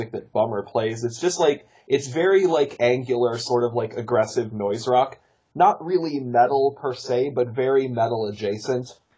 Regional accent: Chicago, Illinois, United States; Like, I'm from Chicago originally

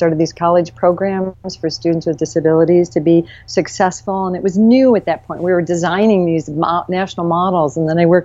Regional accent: Flint, Michigan, United States; I started out, I grew up in Flint, Michigan, which is in the news a lot with a lot of problems right now and had some issues growing up. So I grew up in a factory town

